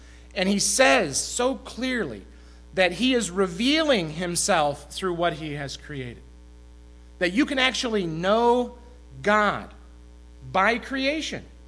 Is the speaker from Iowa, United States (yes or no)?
yes; Waterloo, Iowa, United States; also born or lived in Parkersburg, Iowa; I grew up in Iowa my entire life, all right? Grew up in Waterloo, Iowa, and then made the excursion to Parkersburg, Iowa in my 11th grade year.